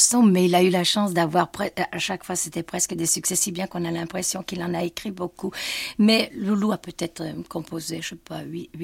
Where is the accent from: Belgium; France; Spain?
France; Pont de Nieppe, Hauts-de-France; Quand je dis je suis née à Armentières, je suis née à côté d'Armentières, ça s'appelle le pont de Nieppe. Armentières, pour nous, c'était déjà la grande ville. Le pont de Nieppe, il y avait 600 ou 700 habitants. J'habitais dans un coron